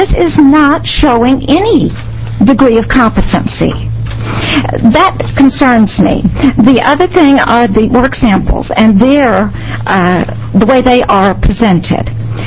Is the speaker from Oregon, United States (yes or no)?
yes; Bend, Oregon, United States; I'm from Bend, Oregon. I have taught in six states over the past 30 years intermittently